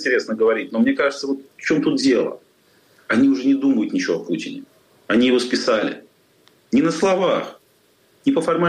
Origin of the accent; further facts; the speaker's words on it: Saint Petersburg, Russia; moved away as an adult; как коренной … все свои 48 лет до вынужденного изгнания в сентябре, проживший на Васильевском острове